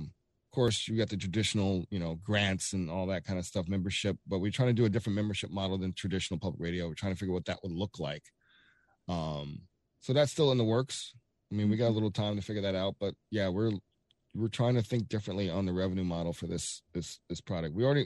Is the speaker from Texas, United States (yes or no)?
no; Atlanta, Georgia, United States; now in Milwaukee, United States; I'm from Atlanta.